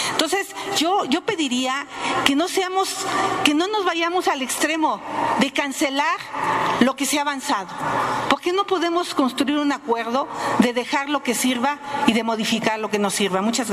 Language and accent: Spanish; Tepatepec, Hidalgo, Mexico; Yo crecí en Tepatepec, Hidalgo, donde está la escuela normal rural del MESH.